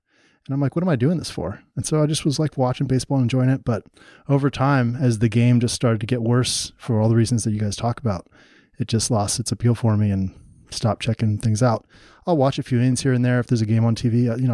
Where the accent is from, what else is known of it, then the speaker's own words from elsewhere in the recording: Midwest, United States; now in San Francisco, United States; Well, you know, I grew up in the Midwest. The Reds were my team.